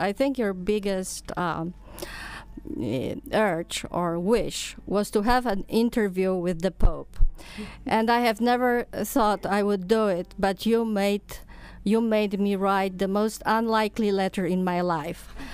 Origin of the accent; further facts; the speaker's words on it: Kraków, Lesser Poland, Poland; it took me back to my home country of Poland and to my home city of Kraków